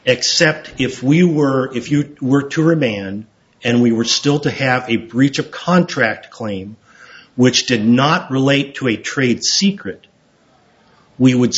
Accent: Hawaii, United States; since I am from Hawaii, aloha.

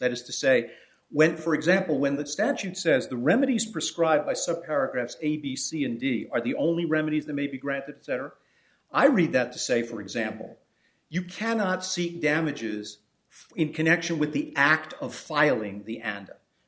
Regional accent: New York City, New York, United States; born there; I was born in the Bronx

